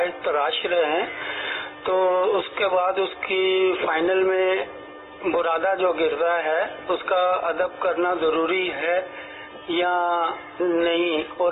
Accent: Karachi, Sindh, Pakistan; میں کراچی سے تعلق رکھتا ہوں

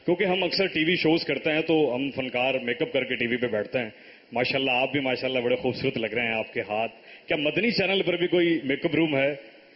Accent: Multan, Punjab, Pakistan; میرا تعلق ملتان سے ہے.

